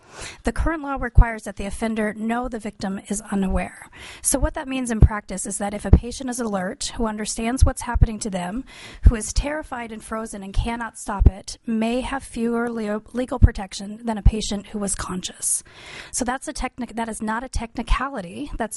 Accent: Chitina, Alaska, United States; now in Juneau, United States; I'm a resident here in Juneau. my family's from Agegeg Village. I was raised in Chitna. I've been living here in Juneau for 13 years now.

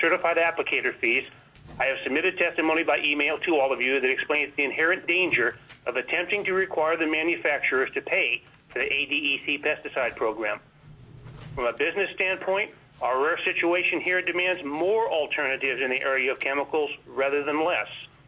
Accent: Fairbanks, Alaska, United States; Personally, I was born and raised in Fairbanks and have raised five children in Alaska.

